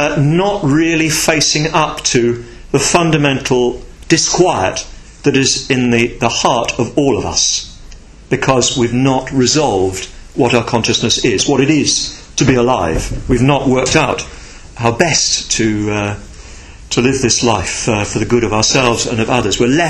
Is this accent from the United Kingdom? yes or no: yes; United Kingdom; I felt rather proud of being British.